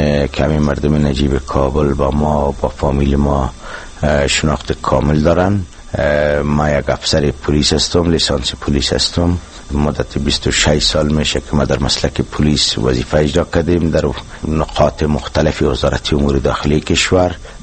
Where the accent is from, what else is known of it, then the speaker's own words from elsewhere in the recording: Afghanistan; ما از افغانستان هستیم